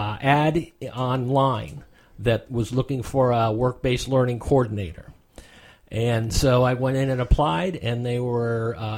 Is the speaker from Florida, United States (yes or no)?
yes; DeLand, Florida, United States; I've lived in Florida pretty much all of my life. I was born in DeLand, Florida, which is over by Daytona Beach.